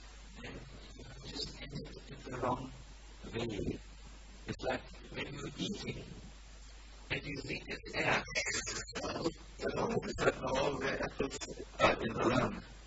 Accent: Germany; because he noted I'm from Germany and Germans are nervous or tense a little.

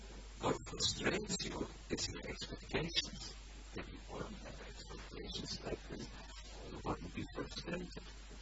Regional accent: Germany; because he noted I'm from Germany and Germans are nervous or tense a little.

